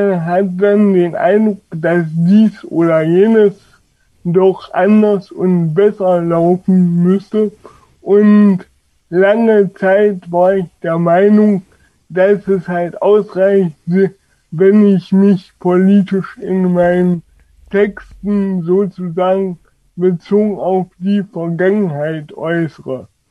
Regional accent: Halberstadt, Saxony-Anhalt, Germany; born there; Ich bin 1978 hier im Wahlkreis geboren, in Halberstadt genauer gesagt.

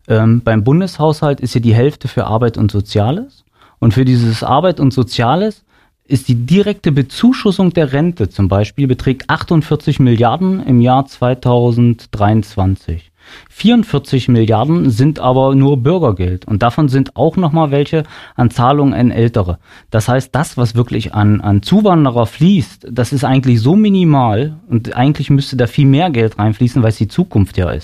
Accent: Aschersleben, Saxony-Anhalt, Germany; born there; bin geboren in Aschersleben, war eine Weile weg beruflich und bin dann vor ungefähr 10 Jahren auch wieder zurückgekommen.

